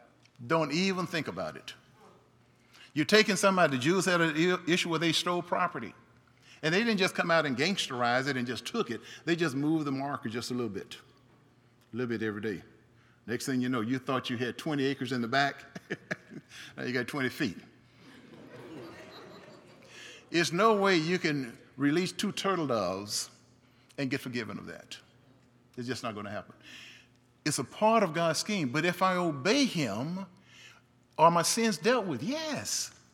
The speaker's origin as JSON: {"language": "English", "town": "St. Louis", "region": "Missouri", "country": "United States", "tie": "born or raised there", "said": "I grew up in St. Louis, born in the state that the Mississippi River was named after, Georgia. It's Mississippi."}